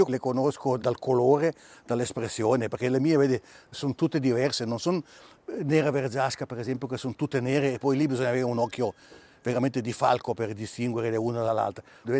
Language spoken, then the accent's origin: Italian; Ticino, Switzerland; Io sono cresciuto qui in Valle Maggia, già da piccolo, mi piacevano gli animali